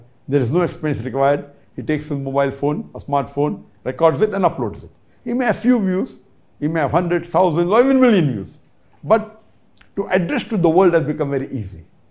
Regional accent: Toronto, Ontario, Canada; from Toronto, Canada. I am a postgraduate student of life science.

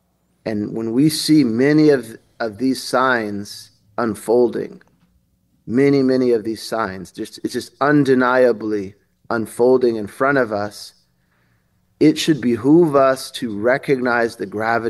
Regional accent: Berkeley, California, United States; someone who grew up around a lot of like atheist, agnostic, very liberal people, I grew up in Berkeley, California

